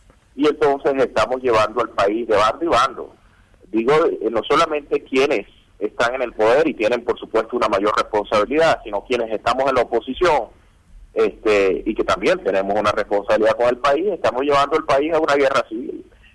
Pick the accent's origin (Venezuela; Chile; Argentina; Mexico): Venezuela; Y uno, realmente como venezolano, le duele